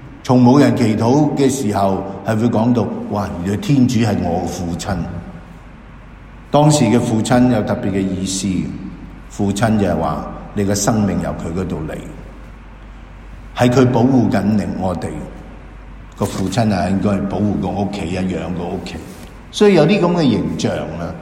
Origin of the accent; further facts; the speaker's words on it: China; 为我们中国人听起上来是很有趣的